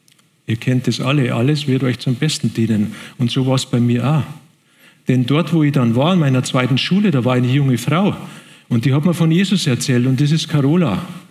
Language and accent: German; Munich, Bavaria, Germany; Ich bin ja in München geboren, aufgewachsen, studiert und so weiter dort.